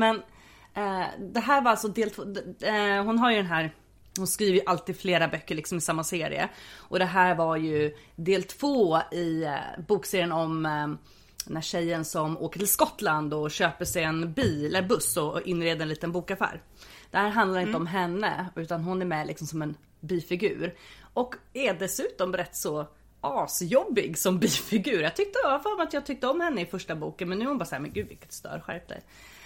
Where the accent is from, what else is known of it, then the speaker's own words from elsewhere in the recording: Stockholm, Stockholm County, Sweden; jag är uppvuxen på Söder under 30-talet och känner mig hyvens.